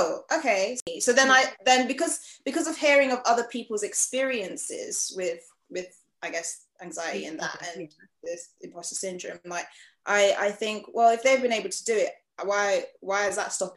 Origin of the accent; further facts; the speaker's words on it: Freetown, Western Area, Sierra Leone; now in United Kingdom; I'm from Freetown, Sierra Leone, and during the war, to, you know, escape and move to...